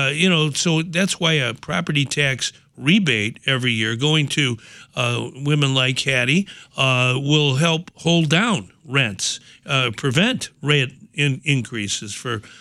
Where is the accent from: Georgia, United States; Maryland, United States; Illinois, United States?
Illinois, United States; Chicago; born there; I was born in South Shore, and she lives in South Shore, a neighborhood in Chicago.